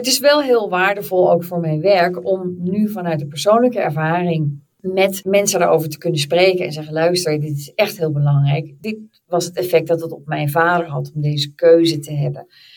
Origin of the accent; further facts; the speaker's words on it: Netherlands; accent: Dutch; ik ben al zo lang hier dat mijn Nederlandse accent is bijna weg.